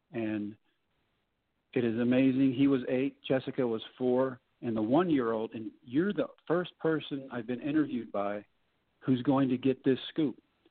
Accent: Texas, United States; I get to Tampa in September, and we're playing the Rangers in Arlington. So I'm back in my home state, haven't seen my kids in 3 months.

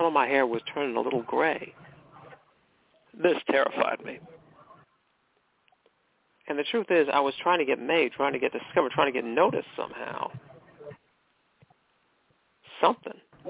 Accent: McKinleyville, California, United States; That's my home alma mater. I'm from McKinleyville. McKinleyville, where horses have the right of way.

